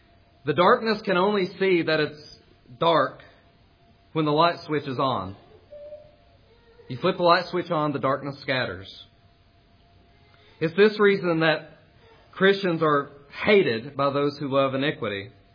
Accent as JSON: {"language": "English", "town": "Castlewood", "region": "Virginia", "country": "United States", "said": "Now, many of you know that I am from Castlewood, Virginia. Castlewood really isn't a town. It's kind of this small community built on the side of a road."}